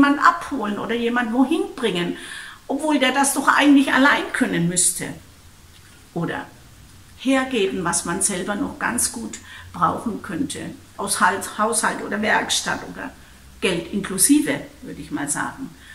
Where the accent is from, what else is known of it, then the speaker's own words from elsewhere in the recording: Baden-Württemberg, Germany; Also bei uns, wo ich herkomme, im Ländle, bei den Schwaben, da wäre das eine echte Herausforderung.